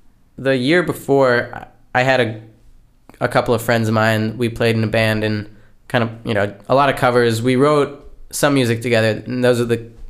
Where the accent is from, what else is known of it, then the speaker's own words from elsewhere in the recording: Lancaster, United States; I am from Lancaster, yeah.